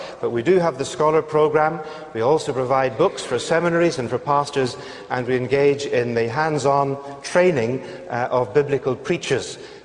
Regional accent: Northern Ireland, United Kingdom; accent: Northern Irish; and now you have to get used to my Northern Irish accent. I'm just telling you that so you don't spend the rest of the sermon wondering where I come from.

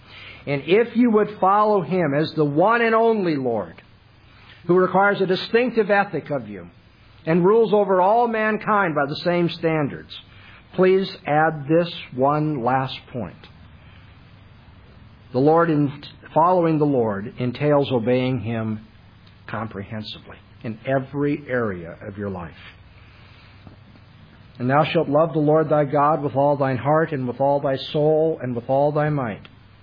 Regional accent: California, United States; Now, I'm from California, if you understand, you know.

